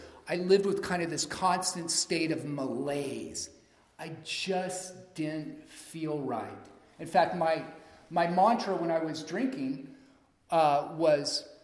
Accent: Portland, Oregon, United States; so I grew up in Portland, Oregon, the suburbs of Portland, Oregon, and grew up in a fairly kind of middle to upper middle class area

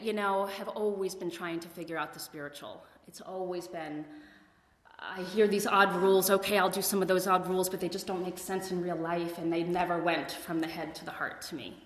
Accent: East Coast, United States; also born or lived in Pennsylvania; now in California, United States; So I grew up on the East Coast. I am not from California. I came here on what we call a geographic.

